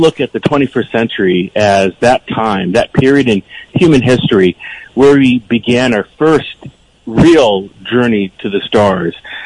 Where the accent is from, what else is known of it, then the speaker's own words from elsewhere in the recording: Toronto, Ontario, Canada; when I was a child growing up in Toronto